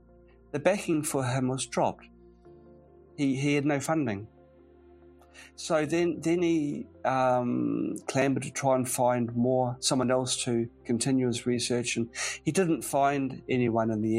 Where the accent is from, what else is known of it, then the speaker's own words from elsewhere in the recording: New Zealand; it was a normal childhood, nothing remarkable really, but it was in sunny New Zealand. It's a small country.